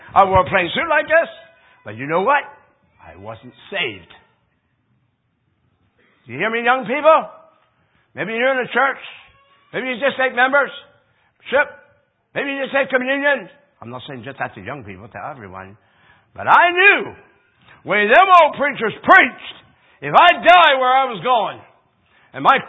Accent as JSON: {"language": "English", "region": "Pennsylvania", "country": "United States", "said": "And before I went in the door, I said, we're from Pennsylvania."}